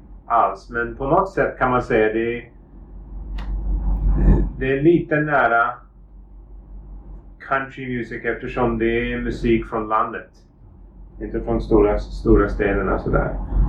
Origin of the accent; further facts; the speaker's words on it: Thailand; also born or lived in Sweden; Så jag kommer från Sverige, men jag flyttade till Thailand när jag var jätteliten faktiskt. Min familj flyttade till Thailand i 81. Jag var bara 9 år gammal då. Så jag var uppvuxen i Thailand faktiskt.